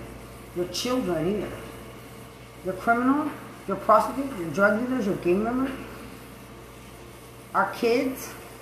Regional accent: Lubbock, Texas, United States; I'm from Lubbock, Texas.

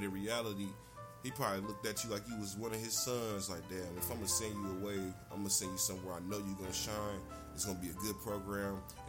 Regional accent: Milwaukee, Wisconsin, United States; I hate to see my hometown team lose

